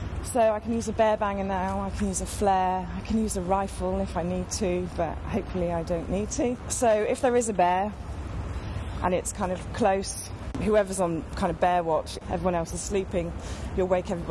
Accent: South West England, United Kingdom; Yeah, so I'm from Somerset. I spent a lot of time in the Quantocks when I was younger, walking around, taking the dog out, running.

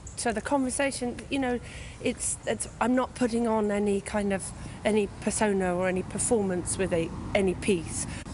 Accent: London, United Kingdom; I have lived in London all my life. I grew up in Camden

